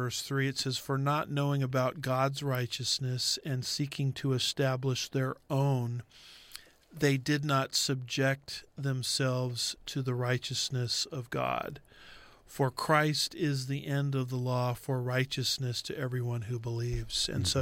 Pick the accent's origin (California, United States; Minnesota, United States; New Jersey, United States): California, United States; now in Texas, United States; It's like, look, I'm a Californian originally, and I moved to Texas